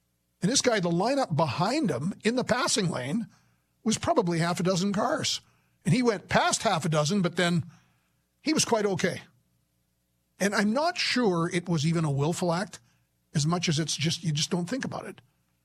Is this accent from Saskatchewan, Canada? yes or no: yes; Saskatchewan, Canada; my hometown area, northwestern Saskatchewan, way to Jackfish Lake